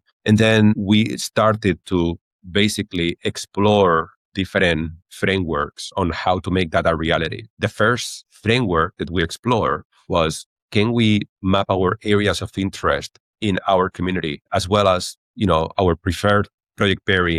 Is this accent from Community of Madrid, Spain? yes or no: no; Cordoba, Andalusia, Spain; English is a second language; So I come originally from Spain, from a city in the south called Cordoba.